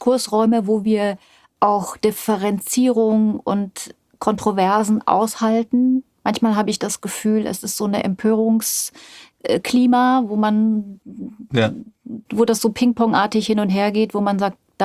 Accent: Bavaria, Germany; ich bin in Bayern groß geworden

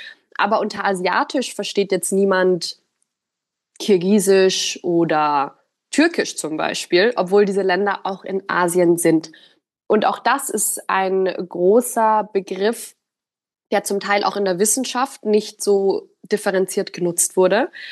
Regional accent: Germany; born or raised there; first language German

